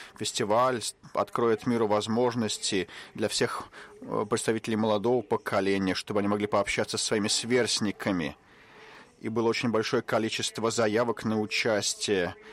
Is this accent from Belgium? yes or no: yes; Belgium; Russian is a second language; я из Бельгии.